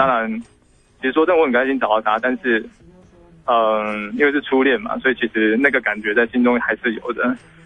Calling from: Taipei, Taiwan; 我是台北的

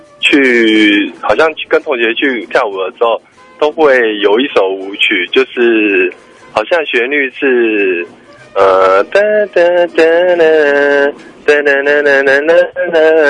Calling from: Hsinchu, Taiwan; 你好，我是新竹的

